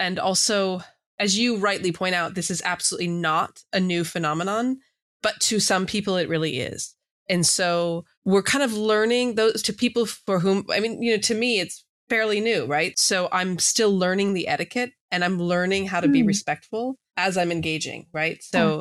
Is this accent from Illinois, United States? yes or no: no; California, United States; Growing up in California, quite politically aware